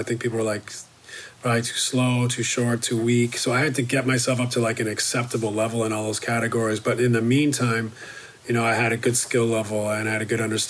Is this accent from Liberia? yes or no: no; Canada; I went to where I grew up in Canada.